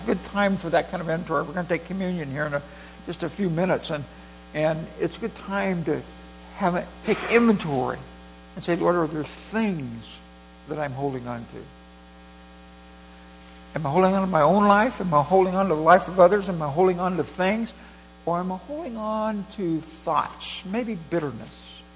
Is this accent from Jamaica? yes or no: no; Syria; I visit a house and I tell them I'm from Syria, Muslim background, and I believe in Jesus.